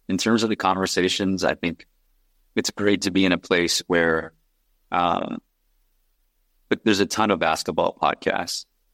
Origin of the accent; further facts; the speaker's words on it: Los Angeles, California, United States; I grew up in Los Angeles. I'm a rare LA native, as I put it. I went to high school in the San Fernando Valley.